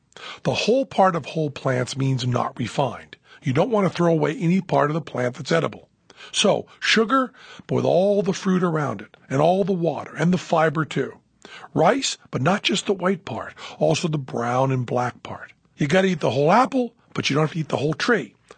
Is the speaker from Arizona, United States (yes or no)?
no; Massachusetts, United States; I'm from Massachusetts, and regardless of what those liars in Vermont will tell you, Massachusetts is the best maple syrup